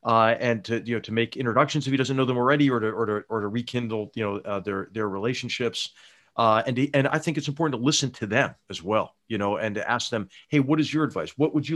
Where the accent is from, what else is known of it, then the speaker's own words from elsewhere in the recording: Philadelphia, Pennsylvania, United States; I got a call when I was visiting my hometown of Philadelphia on a Friday.